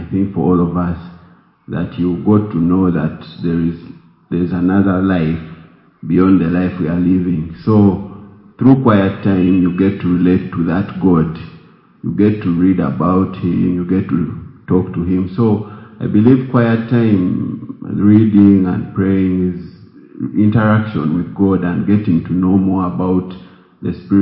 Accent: Uganda; now in Xiamen, China; I come from Uganda. I'm currently a student at Xiamen University.

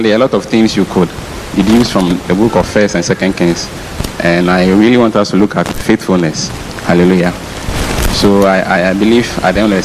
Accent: Ghana; I'm from Ghana

